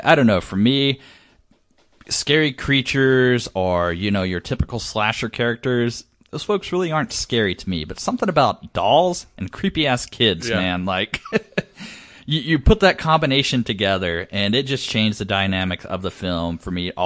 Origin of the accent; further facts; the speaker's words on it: the South, United States; this may just be a growing up in the South thing